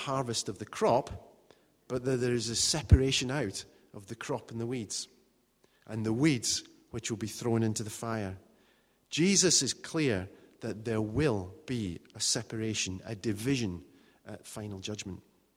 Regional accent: Scotland, United Kingdom; Now, being a Scot, being victorious does not come naturally.

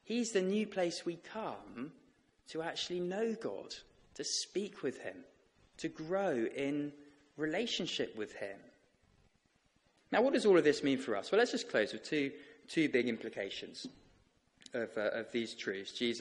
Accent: England, United Kingdom; but I am English

